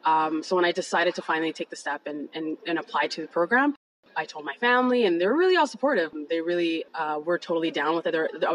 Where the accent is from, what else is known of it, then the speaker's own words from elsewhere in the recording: Ottawa, Ontario, Canada; So I was born and raised here in Ottawa.